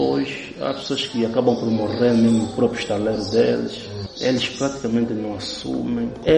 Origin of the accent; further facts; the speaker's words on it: Angola; Realmente nós sentimos como angolanos, são nossos irmãos.